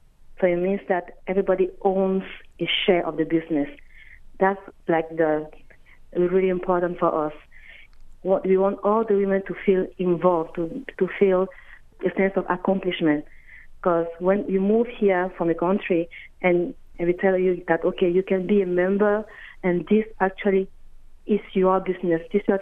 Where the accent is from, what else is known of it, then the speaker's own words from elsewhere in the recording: Cameroon; moved away as an adult; also born or lived in France; now in Baltimore, United States; Yes, I am from Cameroon. I moved to Baltimore 5 years ago, but transitioning from France.